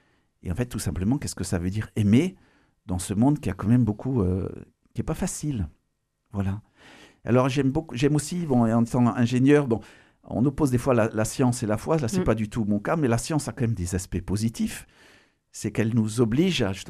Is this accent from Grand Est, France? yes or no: no; Auvergne-Rhône-Alpes, France; Moi, je suis originaire de Haute-Savoie. Ma grand-mère avait 3 frères prêtres et ils ont été d'origine paysanne.